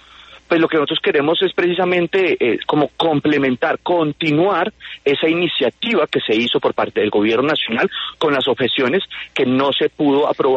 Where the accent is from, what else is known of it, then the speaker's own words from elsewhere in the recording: Colombia; se lo digo no como congresista, sino como colombiano.